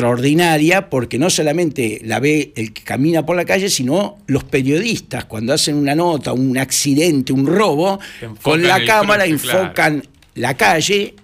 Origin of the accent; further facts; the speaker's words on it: Argentina; Estamos acostumbrados porque somos argentinos y porque hemos pasado las mil y una.